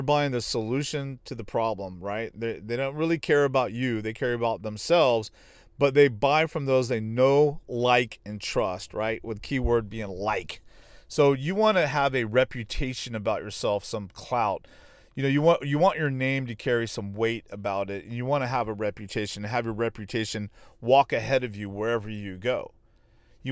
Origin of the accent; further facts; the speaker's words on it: Texas, United States; I'm from Texas, all right, Texas.